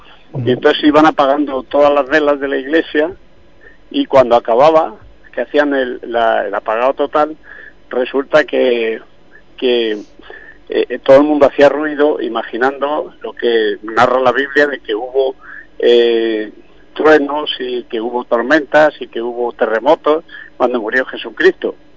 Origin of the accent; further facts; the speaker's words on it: Mojácar, Andalusia, Spain; Yo de la Semana Santa de mi pueblo recuerdo todas las mujeres con un manto negro por la noche, con una vela en la mano, y entonces el pueblo, las calles de Mojácar